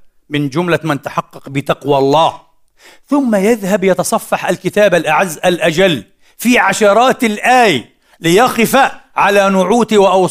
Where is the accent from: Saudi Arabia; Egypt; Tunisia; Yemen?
Egypt; وهو كبير في بلدتنا أيضا في مصر